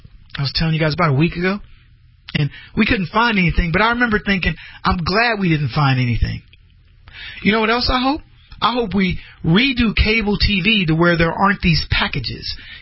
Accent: Texas, United States; You know, I was from Texas, so for the Cowboys, I was for the Texas Rangers.

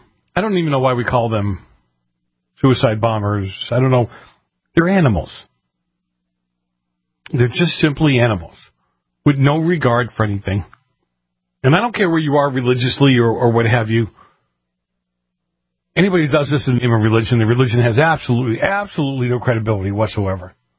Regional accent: Boston, Massachusetts, United States; And when I grew up in Boston, you had the people that were just coming, just came in off the boat, so to speak.

